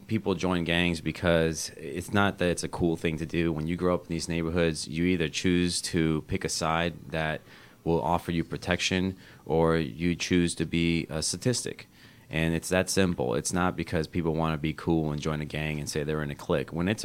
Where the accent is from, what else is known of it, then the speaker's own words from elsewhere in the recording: Miami, Florida, United States; I grew up in the grip of poverty. We were raised in Miami-Dade County where it was tough